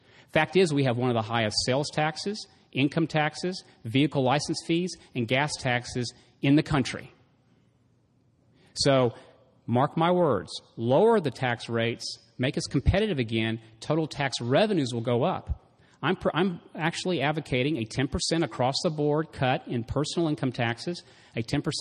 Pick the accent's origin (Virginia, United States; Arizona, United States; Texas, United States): Texas, United States; now in California, United States; So if we would have started my company, SnapTrack, in my home state of Texas, rather than here in California